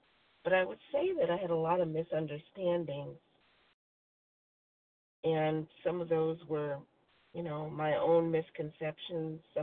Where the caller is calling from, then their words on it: Virginia, United States; Virginia.